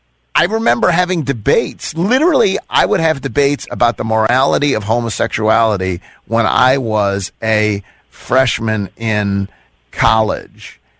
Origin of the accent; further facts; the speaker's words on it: United States; I grew up in America where saying the N-word was commonplace.